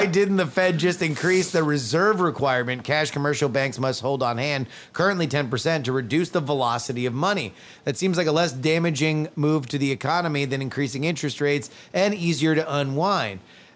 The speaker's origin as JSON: {"language": "English", "region": "California", "country": "United States", "said": "I'm from Southern California, so it's the LA Times."}